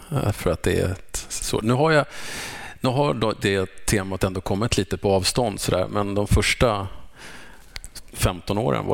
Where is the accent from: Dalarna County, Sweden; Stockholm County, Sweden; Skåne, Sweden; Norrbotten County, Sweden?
Stockholm County, Sweden; Fruängen; jag var nog ett lite udda barn i Fruängen där jag växte upp bland fotbolls- och hockeykillar.